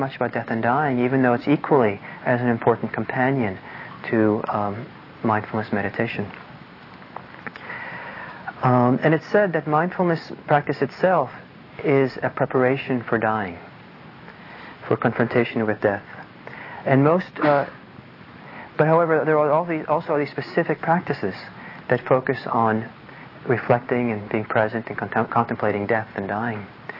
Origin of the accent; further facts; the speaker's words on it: Norway; because I'm Norwegian, I grew up back in Norway. And when I grew up in Norway, it was kind of in a city, in kind of a apartment, working class area.